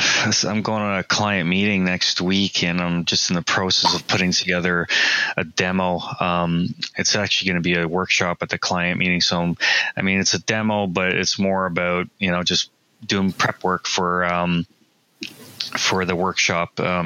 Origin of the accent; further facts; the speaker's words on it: Toronto, Ontario, Canada; I'm in Toronto, and born and raised in Toronto. I'm based out of Toronto here